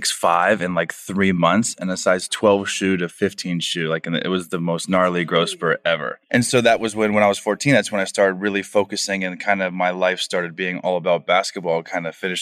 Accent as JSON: {"language": "English", "town": "Orlando", "region": "Florida", "country": "United States", "tie": "born or raised there", "said": "So my whole life, I grew up in Orlando, Florida. I was the youngest of four boys."}